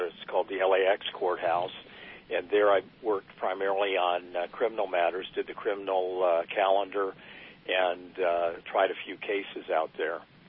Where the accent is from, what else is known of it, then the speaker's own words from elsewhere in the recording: Sarasota, Florida, United States; I grew up in Sarasota, Florida. Went into the United States Air Force.